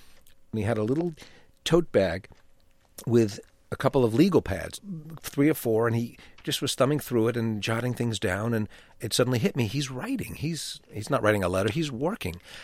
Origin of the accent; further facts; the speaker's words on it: New York, United States; Growing up in New York, I was very aware, as a 14-year-old, 15-year-old, I remember Neil Simon was just a huge cultural presence.